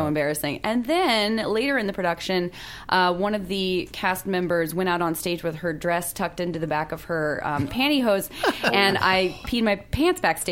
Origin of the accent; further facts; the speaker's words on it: Durango, Colorado, United States; moved away as an adult; also born or lived in New York; now in Los Angeles, United States; Durango, southwest corner. And then I lived in New York for 15 years before I moved here a year ago.